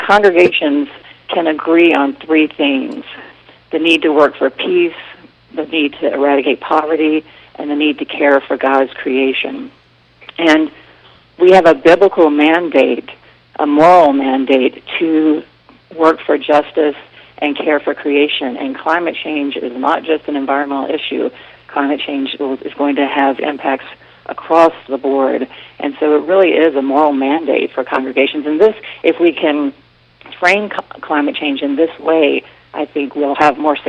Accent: the South, United States; I'm from the Deep South

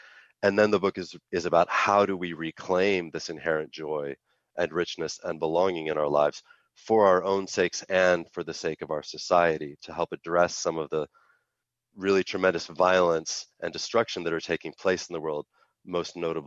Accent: Idaho, United States; And I'm from Idaho, but I live in the Hudson Valley in New York now

